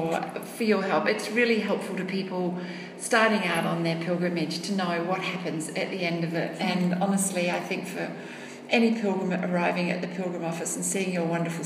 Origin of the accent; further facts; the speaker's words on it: Australia; Oh, well, as an Australian, I'm so thrilled to think there's a little koala.